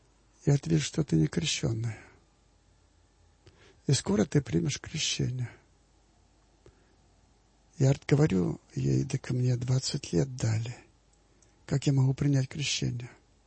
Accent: Belarus; Я сама из Белоруссии.

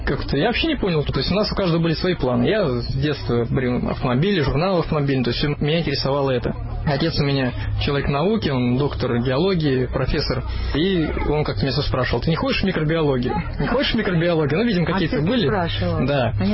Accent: Ufa, Bashkortostan, Russia; я вообще из Уфы, то есть там город, большой мегаполисов, да

